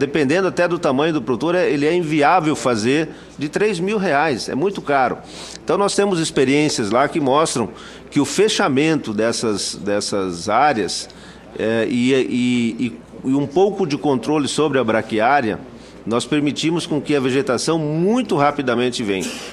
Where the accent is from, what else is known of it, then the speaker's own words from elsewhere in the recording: São Miguel do Iguaçu, Paraná, Brazil; born there; eu esse final de semana vou a São Miguel do Iguaçu, terra onde eu nasci, onde meu pai está enterrado